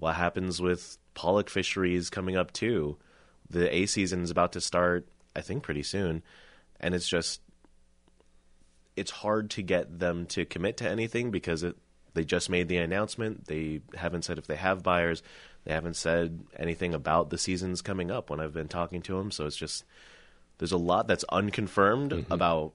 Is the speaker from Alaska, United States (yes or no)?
yes; Alaska, United States; oh, I am from Alaska. I should have been more prepared for this.